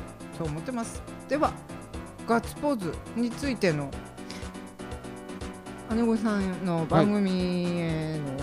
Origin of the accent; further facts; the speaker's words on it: Gojome, Akita, Japan; 私のふるさとである、はい、五条目町には弓道場があってですね。